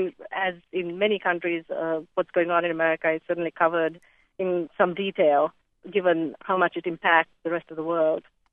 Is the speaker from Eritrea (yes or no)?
no; Sri Lanka; now in Philadelphia, United States; I'm from Sri Lanka originally, and I am a foreign correspondent writing for the papers.